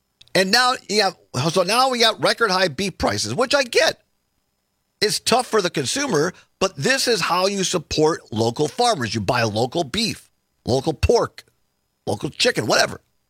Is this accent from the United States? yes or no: yes; Richland County, United States; I was in politics for a number of years. I grew up in Richland County.